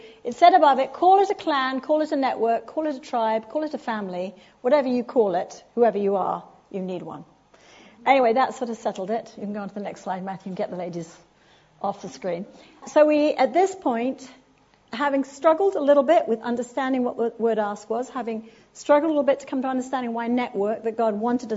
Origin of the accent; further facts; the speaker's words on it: United Kingdom; now in United States; I was living in America. I do live in America, sorry, but I'm very British. Do I still sound British?